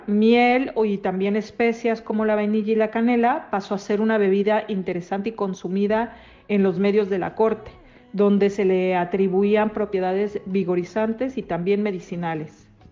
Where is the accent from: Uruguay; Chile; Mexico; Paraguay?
Mexico; Así que el cacao ya es patrimonio cultural en mi país.